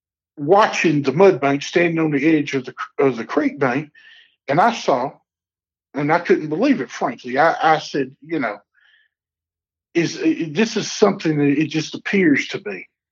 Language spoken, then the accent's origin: English; the South, United States; Well, I'm from the South. I know how thunderstorm is. I was born and raised.